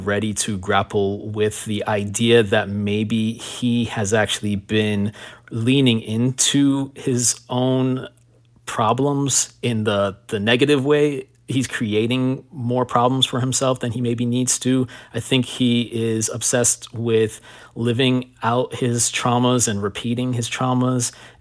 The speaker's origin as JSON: {"language": "English", "town": "Miami", "region": "Florida", "country": "United States", "tie": "born or raised there", "said": "So coming from Miami, growing up in Miami, and there's a part of me that loves this about Miami, I should say."}